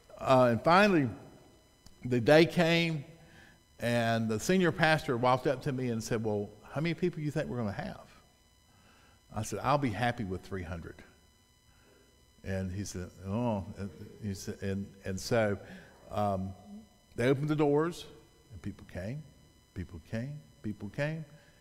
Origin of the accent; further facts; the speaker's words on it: the South, United States; just like when I grew up in the South, the thunderstorms would come in the afternoon, just like those monsoons in Denver.